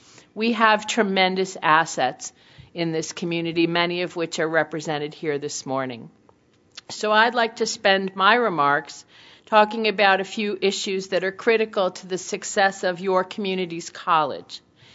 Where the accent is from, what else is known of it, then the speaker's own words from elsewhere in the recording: Albany, New York, United States; It's just been an amazing welcome and has reminded me of my time growing up in Albany, the warmth of the people I knew in upstate New York